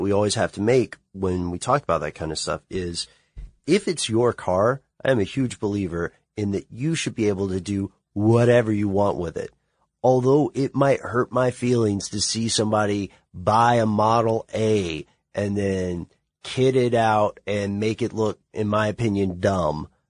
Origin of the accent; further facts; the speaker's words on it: the South, United States; You know, I grew up in the South, and I also don't make much of a secret of it.